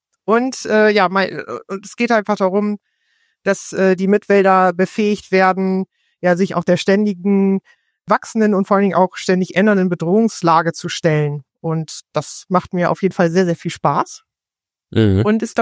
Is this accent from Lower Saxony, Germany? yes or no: yes; Reden, Lower Saxony, Germany; komme aus Reden, das ist ein beschauliches Örtchen in Niedersachsen